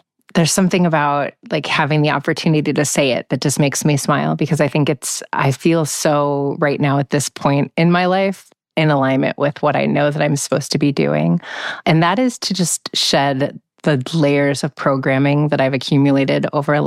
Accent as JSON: {"language": "English", "town": "Omaha", "region": "Nebraska", "country": "United States", "tie": "born or raised there", "said": "I grew up in Omaha, Nebraska, but when I grew up there, like, I was the only Black kid."}